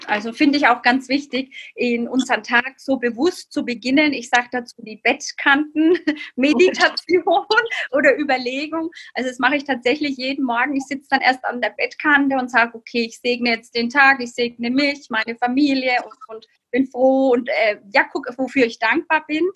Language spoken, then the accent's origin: German; Bamberg, Bavaria, Germany; Ich komme aus Bamberg